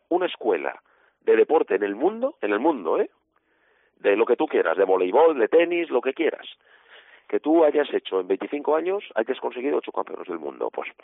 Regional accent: Castellón, Valencian Community, Spain; born there; yo soy nacido en Castellón, siempre he tenido esa sensibilidad

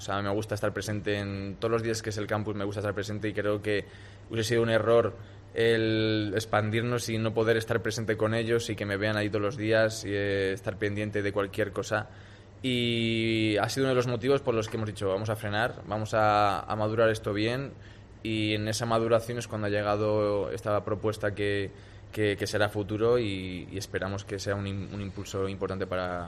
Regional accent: Valladolid, Castile and León, Spain; sin descuidar mi tierra, que al final es Valladolid

